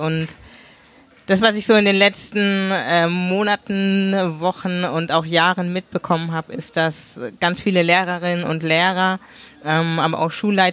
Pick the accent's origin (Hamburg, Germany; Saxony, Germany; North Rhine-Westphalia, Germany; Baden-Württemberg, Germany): Baden-Württemberg, Germany; Karlsruhe; Ich komme aus Karlsruhe, wie ich schon gesagt habe, bin Karlsruherin